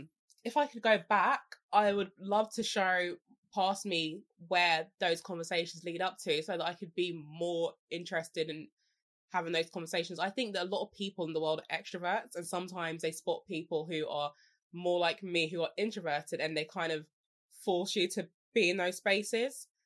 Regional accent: London, United Kingdom; especially being a Londoner, like a proper Londoner, that's like, you know, you keep to yourself, don't talk to strangers.

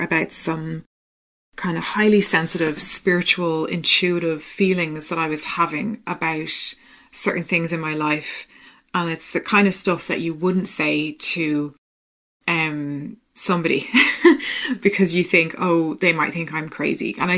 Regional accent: Ireland; I'm obviously Irish, and my mother is Irish, my dad is Dutch.

